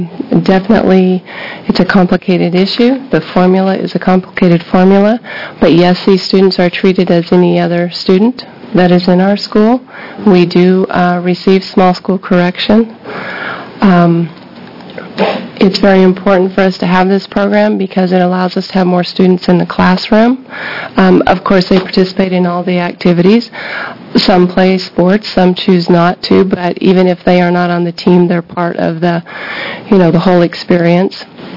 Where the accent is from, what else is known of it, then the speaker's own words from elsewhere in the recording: Oregon, United States; I did graduate from Mitchell High School, so I am a Wheeler County girl.